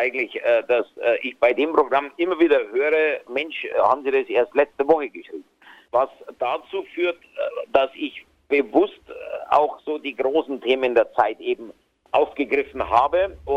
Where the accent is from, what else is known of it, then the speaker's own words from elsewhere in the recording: Bavaria, Germany; was für uns Niederbayern eigentlich auch fast unerreichbar ist. Also man träumt davon, als Niederbayer auch mal dort urlauben zu dürfen